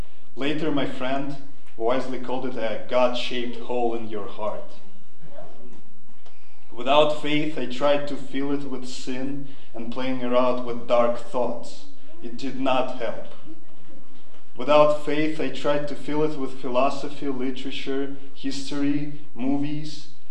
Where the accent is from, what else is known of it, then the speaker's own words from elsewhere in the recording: Kazakhstan; also born or lived in Minsk, Belarus; I was born in Minsk, Belarus, but then I grew up in Kazakhstan, and shortly after baptized into the Roman Catholic Church, which is popular in that region.